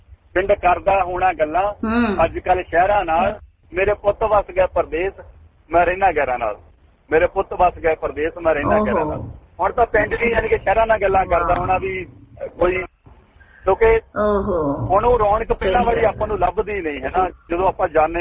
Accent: Gopal Kalan, Punjab, India; moved away; ਮੇਰਾ ਪਿੰਡ ਭੈਣ ਜੀ ਗੋਪਾਲ ਕਲਾਂ ਹੈ ਜੀ, ਨਕੋਦਰ, ਨਕੋਦਰ ਦੇ ਕੋਲ, ਤਹਿਸੀਲ ਨਕੋਦਰ, ਡਿਸਟ੍ਰਿਕਟ ਜਲੰਧਰ ਹੈ ਨਾ, ਜ਼ਿਲ੍ਹਾ ਜਲੰਧਰ ਹੈ ਜੀ ਆਪਣਾ। ਤੇ ਕਾਫੀ ਵੱਡਾ ਪਿੰਡ ਹੈ ਜੀ।

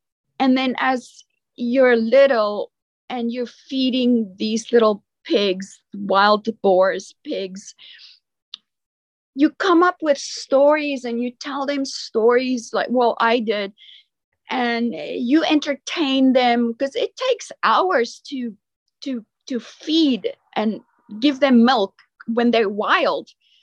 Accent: Rustenburg, North West, South Africa; I am from Rustenburg. It's a small little town. Originally, it wasn't even on the map. And then I grew up there, and half of the time I also grew up on a farm, on a game farm.

